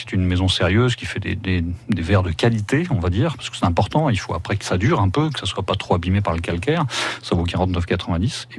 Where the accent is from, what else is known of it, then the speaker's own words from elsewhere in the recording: Occitanie, France; Et c'est très important, surtout chez nous en Languedoc.